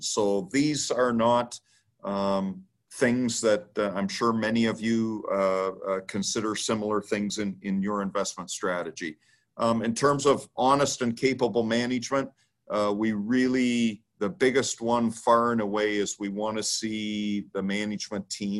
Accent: Canada; Now, I'm a Canadian

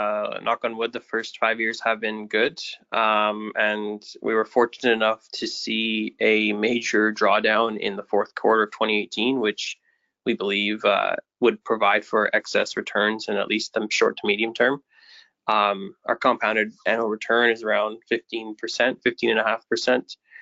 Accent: Ottawa, Ontario, Canada; I'm originally from Ottawa, Canada

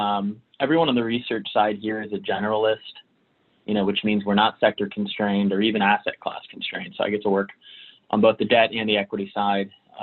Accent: Alabama, United States; now in Boston, United States; I went to school at Auburn, which is in the state of Alabama, before I moved up to Boston, like a whole different world. So as a Southerner from a smaller city

